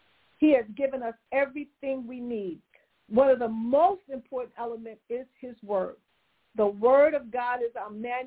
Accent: Philadelphia, Pennsylvania, United States; I'm a Philly girl. I wasn't born in the kingdom. I was born in Philly.

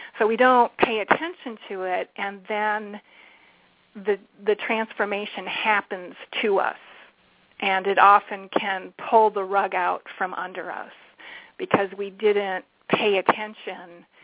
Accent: Detroit, Michigan, United States; I used to design training for the big three auto companies because I grew up in Detroit, so that was who my clients were.

